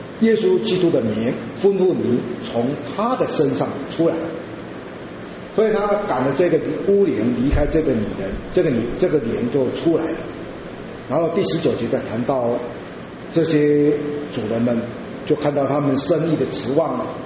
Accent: China; 那跟我们中国人大概很类似，大概那种占卜，我们中国人在算命占卜的那样的

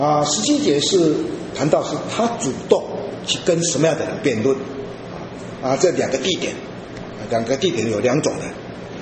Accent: China; 我们这是我们和我们中国人的观念哈。

